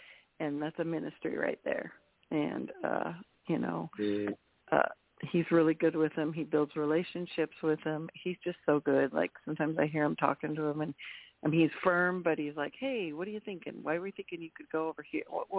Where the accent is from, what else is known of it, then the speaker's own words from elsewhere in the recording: Houston, Texas, United States; I'm from Houston, Texas, and I know Charles from Fellowship Friday.